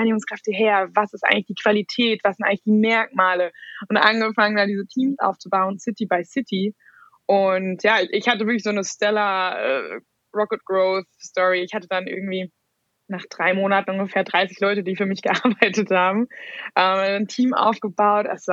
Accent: Frankfurt, Hesse, Germany; ich komme aus Frankfurt und hatte irgendwie gedacht, ich werde Bankerin.

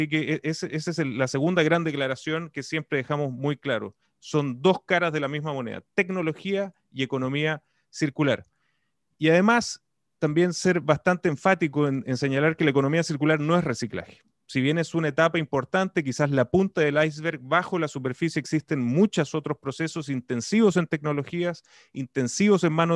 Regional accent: Chile; Tenemos que verlo como latinoamericanos, como chilenos

